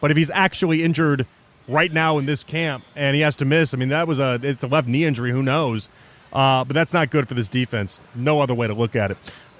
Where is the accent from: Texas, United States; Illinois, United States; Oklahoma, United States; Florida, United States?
Illinois, United States; Chicago; And I grew up in Chicago. I grew up a Cubs fan.